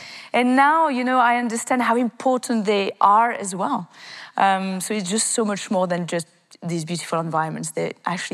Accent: Annecy, Auvergne-Rhône-Alpes, France; English is a second language; I just wanted to be in the mountains. I grew up in the French Alps in Annecy.

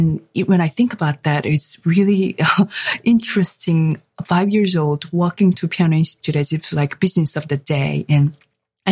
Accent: South Korea; English is a second language; my both parents worked, which I grew up in Korea.

